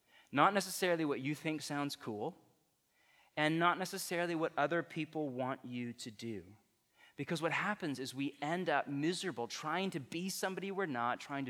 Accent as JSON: {"language": "English", "region": "California", "country": "United States", "tie": "born or raised there", "said": "My dad is, like, obsessive about basketball, and I grew up in the Bay Area."}